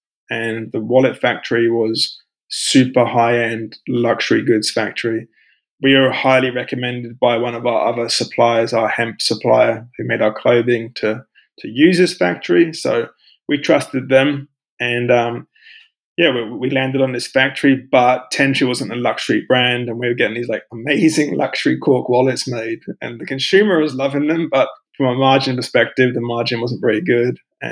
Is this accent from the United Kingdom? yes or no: yes; England, United Kingdom; moved away as an adult; also born or lived in Australia / Vancouver, California, United States; I'm from England originally.